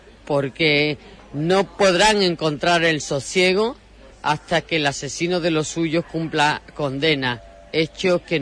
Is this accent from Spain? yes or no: yes; Huelva, Andalusia, Spain; he estado en mi tierra, aquí en Huelva.